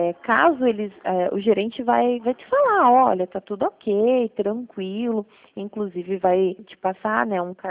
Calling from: Toledo, Paraná, Brazil; Eu falo de Toledo, fico no escritório de Toledo, aqui no

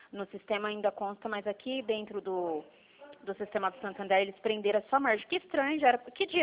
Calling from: Dracena, São Paulo, Brazil; Eu estou falando daqui de Dracena.

